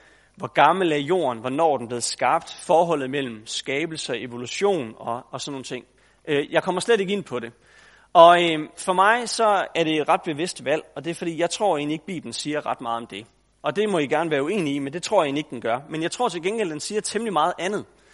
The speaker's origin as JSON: {"language": "Danish", "town": "Tarm", "region": "Central Denmark Region", "country": "Denmark", "tie": "born or raised there", "lives_now": "Copenhagen, Denmark", "said": "Og det er fordi både Elisabeth og jeg er her fra Vestjylland. Jeg er født og opvokset i Tarm, og flyttet fra Tarm til København for at studere teologi for nogle år siden."}